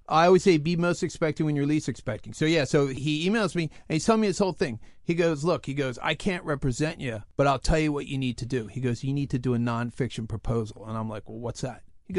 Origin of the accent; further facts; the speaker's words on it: Devon, Pennsylvania, United States; I grew up in Devon, and it was you'd get up at, you know, 6 in the morning